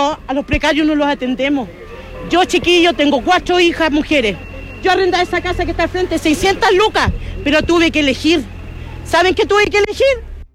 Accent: Lo Barnechea, Santiago Metropolitan Region, Chile; somos de acá, de los Barnechea. Familia nacida y criada acá, chiquillo.

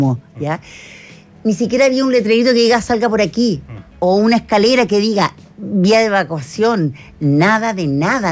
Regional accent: Chile; nosotros que somos chilenos sabemos la importancia de lo que es la mina para nosotros

